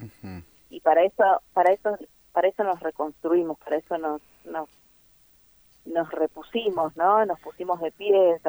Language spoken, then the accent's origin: Spanish; Córdoba, Argentina; born there; Mi papá era cordobés, igual que mi mamá, y yo nací allá en Córdoba en el año 73